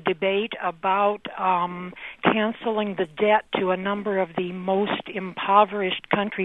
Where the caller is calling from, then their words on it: Chicago, Illinois, United States; Hello, I'm also calling from Chicago.